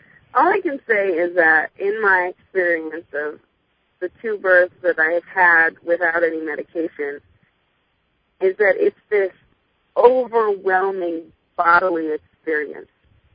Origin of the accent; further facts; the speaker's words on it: Hawaii, United States; I'm from Hawaii originally, so I was home